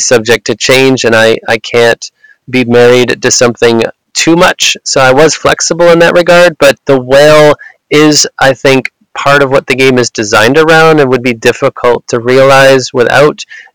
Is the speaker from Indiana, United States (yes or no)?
no; Pennsylvania, United States; And it just so happened that my home state of Pennsylvania is the one of those 3